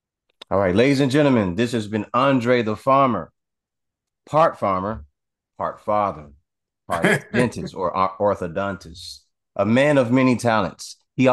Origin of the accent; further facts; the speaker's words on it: Chicago, Illinois, United States; I'm from Chicago, but my family is